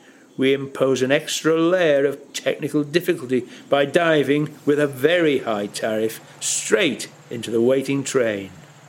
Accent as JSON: {"language": "English", "region": "North West England", "country": "United Kingdom", "said": "\"No, not London, we're northerners from Il Paese della Pioggia, the land of never-ending rain.\" So eventually we threw back at them, \"Siamo Lancastro Romani."}